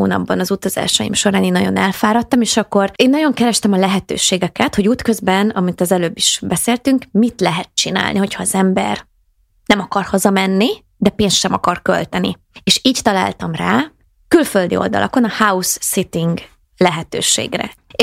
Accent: Letkés, Pest, Hungary; gyerekkoromban én úgy éltem, és úgy lettem nevelve, egy vidéki kis faluból származom, Letkésről

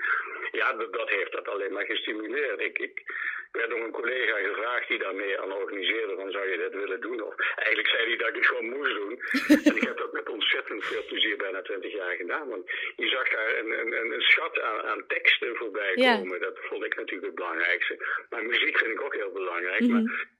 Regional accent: Limburg, Netherlands; Ik ben in Zuid-Limburg opgegroeid.

